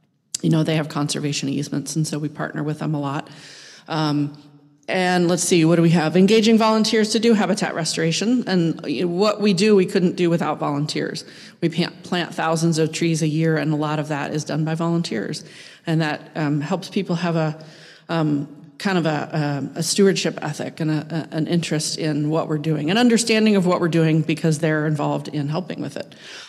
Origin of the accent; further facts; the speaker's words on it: Cincinnati, Ohio, United States; now in Bellingham, United States; I moved from Ohio, Cincinnati area, so I'm a Flatlander